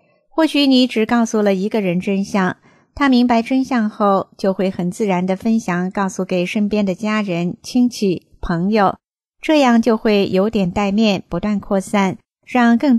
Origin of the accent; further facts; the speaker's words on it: China; 过年了，我们中国人有全家团圆走亲访友的习惯